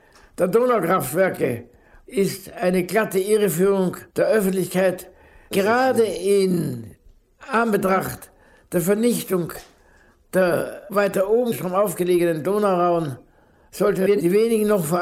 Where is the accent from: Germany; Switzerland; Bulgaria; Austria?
Austria; dass ich nie in meinem Leben so stolz gewesen bin, ein Österreicher zu sein, wie in diesem Augenblick.